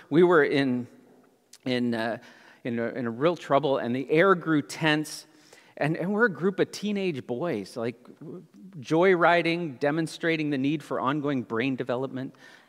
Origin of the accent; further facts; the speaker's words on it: Ontario, Canada; I grew up in Southern Ontario, so pretty much straight north of you, and just west of Toronto, small community in the rolling hills